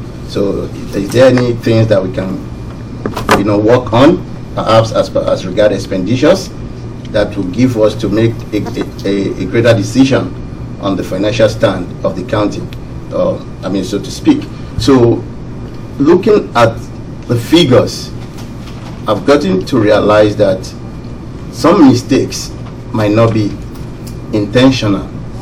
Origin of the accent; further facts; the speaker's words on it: Nigeria; moved away as an adult; now in United States; I'm originally from Nigeria. I came to the state about almost 12 years ago.